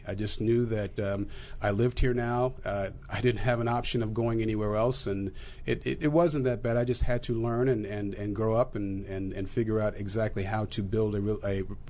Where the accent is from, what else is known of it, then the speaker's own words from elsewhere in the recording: West Coast, United States; Yeah, I think growing up on the West Coast, there, you know, clearly you knew that, you know, I knew that I was a man of color